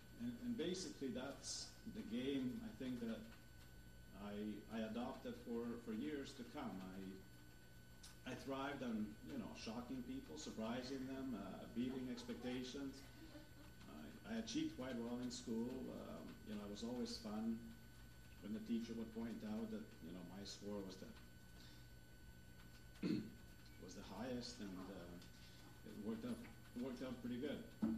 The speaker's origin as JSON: {"language": "English", "country": "Croatia", "tie": "born or raised there", "second_language": "English", "said": "I grew up in Croatia. Basically in a small village, 7 kilometers you know, close to any civilized little town type of thing."}